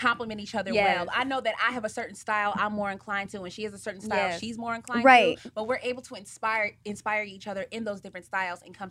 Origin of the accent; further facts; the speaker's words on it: Detroit, Michigan, United States; also born or lived in Baltimore, United States; But we grew up a lot in Michigan, Metro Detroit area.